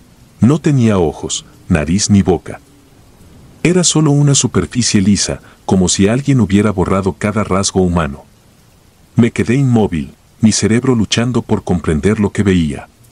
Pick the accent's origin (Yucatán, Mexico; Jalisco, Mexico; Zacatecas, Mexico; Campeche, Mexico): Yucatán, Mexico; Progreso; Soy de Puerto Progreso, Yucatán. Llevo más de 20 años pescando en el mismo mar que me vio crecer